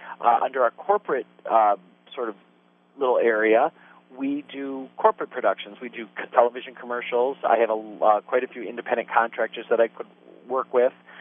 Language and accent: English; Cleveland, Ohio, United States; Cleveland's my hometown, so I'm in the metro Cleveland area.